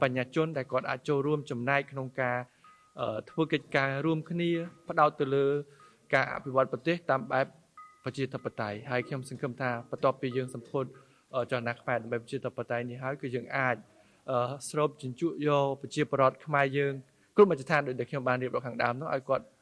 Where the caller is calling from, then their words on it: Japan; ខ្ញុំមកពីប្រទេសជប៉ុនបាទ